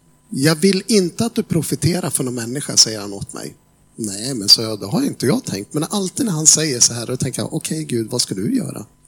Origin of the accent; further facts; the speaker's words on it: Gävle, Gävleborg County, Sweden; Ja, vi kommer ifrån Gävle, det är inte så långt ifrån, det är bara 22 mil, det är ett stenkast.